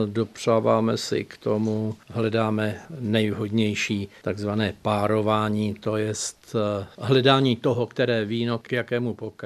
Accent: Macourov, Vysočina Region, Czechia; born there; moved away; Já odsud rozhodně nepocházím, žiju tu už 18 let a mé cesty byly poměrně složité. Narodil jsem se na Vysočině, Tam jsme byli, patřili k nůzným obyvatelům velmi malinké vesnice Macourov poblíž Žižkova pole.

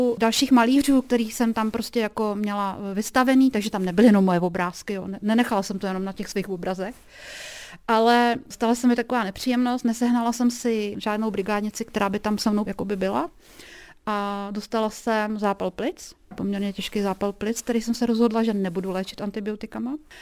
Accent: Polička, Pardubice Region, Czechia; also born or lived in Prague; now in Chrudim, Czechia; já jsem jakoby od Poličky, že jo, ale 30 let jsem žila v Praze a když jsem zjistila, že už ta Praha je pro mě zbytečně moc, tak jsem si říkala, že se odstěhuji zase někam jakoby blíž k těm svým kořenům, ale skončila jsem v Chrudimi.

